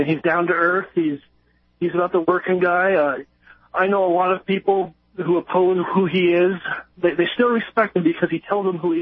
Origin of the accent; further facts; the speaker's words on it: Burlington, Vermont, United States; I am from Burlington, and he was mayor here for, yeah, I want to say, 15, 20 years.